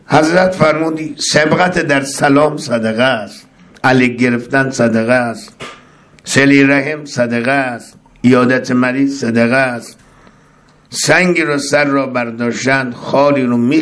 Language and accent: Persian; Mashhad, Razavi Khorasan, Iran; افتخار کنیم شیعیم، افتخار کنیم مسلمانیم، افتخار کنیم ما مشهدی هستیم، همجوار امام رضا هستیم، همسایه امام رضا هستیم